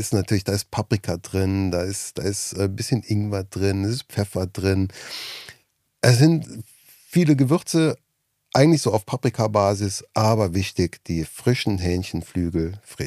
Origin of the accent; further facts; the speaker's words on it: Rhineland-Palatinate, Germany; Und da, wo du warst, in Nittel, weil ich komme ja da, wie aus der Ecke